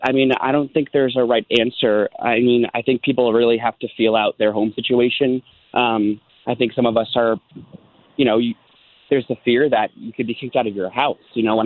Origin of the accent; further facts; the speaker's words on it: Bethel, United States; also born or lived in Queens; I grew up in Bethel, you know, my whole, you know, I mean, we moved here from Queens when I was in second grade. So, you know, I was raised in Bethel and, you know, it's a small town.